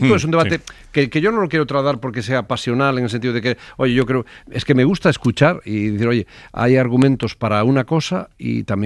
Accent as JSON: {"language": "Spanish", "region": "Galicia", "country": "Spain", "said": "yo soy, como saben, gallego y tengo muchas... centenares de familiares y de amigos en Venezuela"}